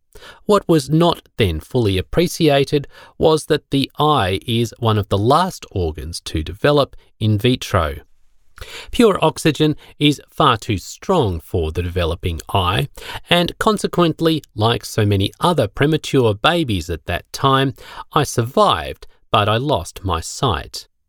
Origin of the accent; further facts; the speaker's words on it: Melbourne, Victoria, Australia; born there; I was born prematurely in Melbourne in 1948, when my mother was 40 years old.